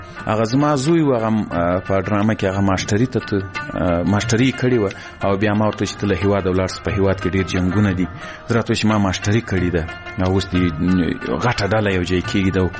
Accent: Ghazni, Afghanistan; ځکه زه له غزني څخه یو دوه درې کسان وو

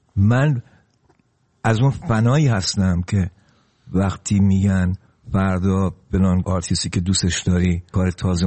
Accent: Iran; born there; ناراحت نیستم که چرا در ایران به دنیا اومدم،

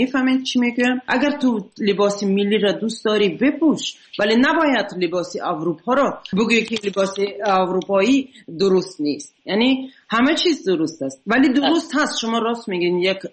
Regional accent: Tajikistan; moved away; من به تاجیکستان سال 2011 بود. فعلا نه امکاناتش را دارم نه وقتش را. و به این دلیل تا حالا نتونستم به وطنم سفر کنم.

